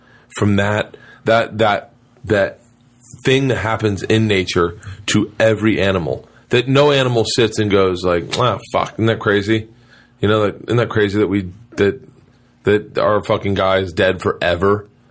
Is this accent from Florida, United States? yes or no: yes; Florida, United States; Oh, dude, you could get bit by a poisonous snake in my backyard when I grew up in Florida.